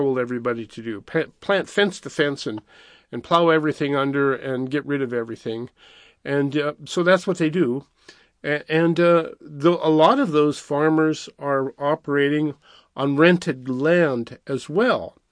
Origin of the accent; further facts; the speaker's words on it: Montana, United States; the farm I was raised on up in Montana was an example of the kind of farms that have been going on forever